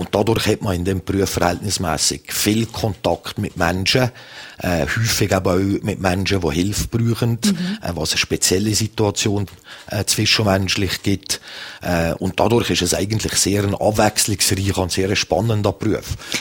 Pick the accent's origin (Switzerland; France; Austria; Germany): Switzerland; Zermatt, Valais; einen lieben Grüß in mein Heimatdorf auf Zermatt.